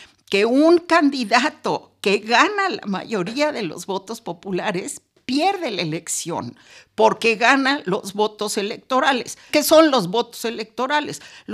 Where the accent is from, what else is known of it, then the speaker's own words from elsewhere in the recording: Mexico; invitada como académica mexicana a la embajada